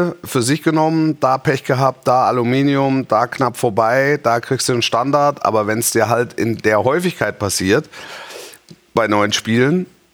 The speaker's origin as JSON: {"language": "German", "region": "Baden-Württemberg", "country": "Germany", "tie": "born or raised there", "said": "ich bin ja in der Nähe von Stuttgart groß geworden"}